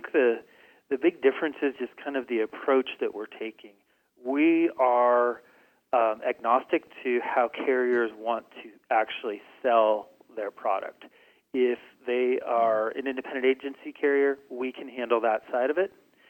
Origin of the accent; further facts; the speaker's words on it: Erie, Pennsylvania, United States; I, out of college, got a job with a company called Erie Insurance. It's in my hometown, so it was an easy find for me.